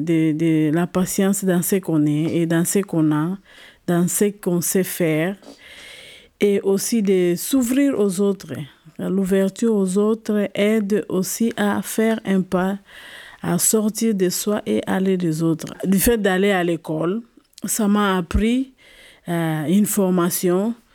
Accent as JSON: {"language": "French", "country": "DR Congo", "said": "Je viens de la République démocratique du Congo. Je suis de profession infirmière. J'ai 46 ans."}